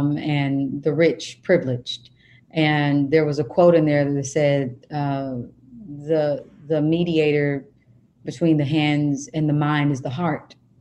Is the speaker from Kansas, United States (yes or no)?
yes; Kansas, United States; I love musicals. I mean, I love, because I am from Kansas.